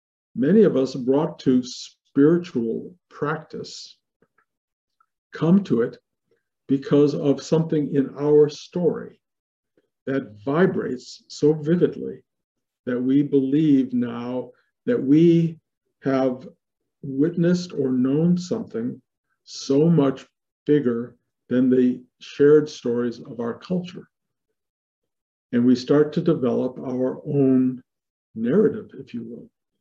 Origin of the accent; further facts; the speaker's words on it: Detroit, Michigan, United States; as a kid, as a growing up in Detroit, part of a family, went to an elementary school with a lot of friends.